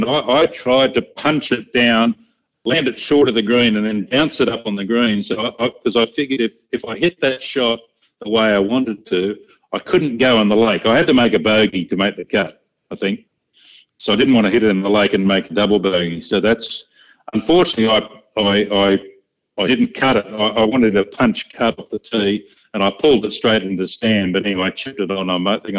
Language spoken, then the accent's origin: English; Sydney, New South Wales, Australia; I'm from Sydney